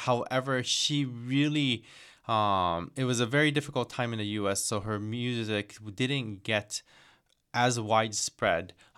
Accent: Tokyo, Japan; I came from Tokyo, Japan to come to the academy my junior year and senior year.

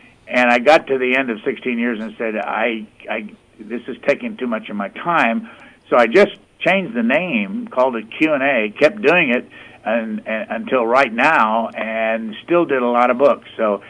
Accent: Lafayette, Indiana, United States; I went to Purdue. I was a hometown guy. My father was from that area. My mother came out of Arkansas.

